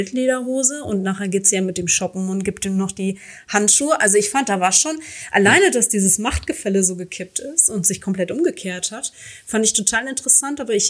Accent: North Rhine-Westphalia, Germany; Aber ich komme ursprünglich aus dem Sauerland.

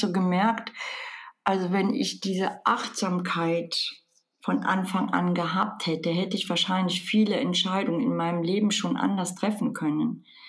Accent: Rhineland-Palatinate, Germany; Ich war ja, bin mit 62 Jahren von der Mosel. Also ich war immer an der Mosel. Also es ist meine Heimat. Und habe dort auch in einer Wohnung alleine gelebt und bin dann von dort aus in eine WG gezogen.

